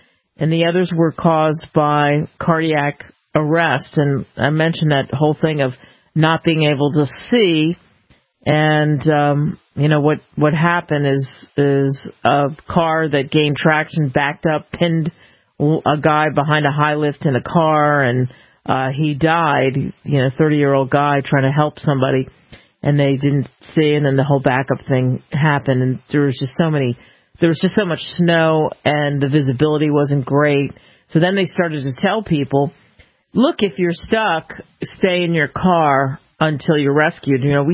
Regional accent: Pennsylvania, United States; growing up outside of Philly, I mean, you just needed a couple inches and the schools were closed.

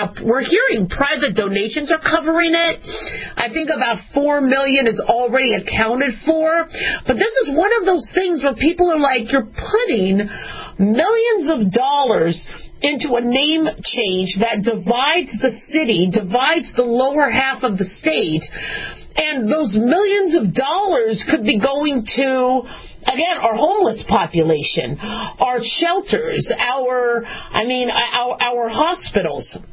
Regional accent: Phoenix, Arizona, United States; now in Las Vegas, United States; So when I grew up in Phoenix, it was Sky Harbor Airport. Just Sky Harbor.

